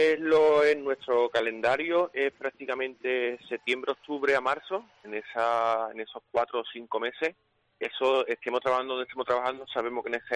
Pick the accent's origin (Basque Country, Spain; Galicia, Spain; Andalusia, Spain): Andalusia, Spain; Cádiz; porque aquí todos somos de Cádiz